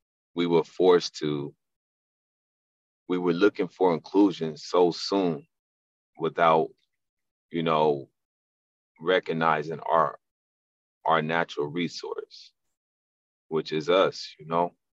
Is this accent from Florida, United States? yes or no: no; Compton, California, United States; also born or lived in Lynwood / Watts; I grew up in Compton. I grew up in Linwood, grew up in Watts. And I grew up, you know, I was born in early 70s.